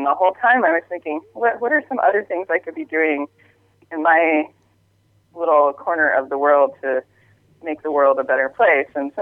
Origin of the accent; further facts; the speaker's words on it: Montana, United States; And I grew up in Montana, so I grew up in a rural area doing more rural farming kind of stuff.